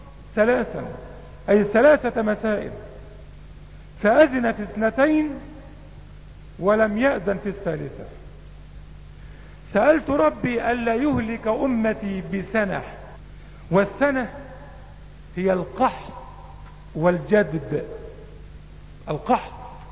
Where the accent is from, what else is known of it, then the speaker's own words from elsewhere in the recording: Egypt; وفي بلادنا مصر حدث أكثر مما حدث في بلاد العالم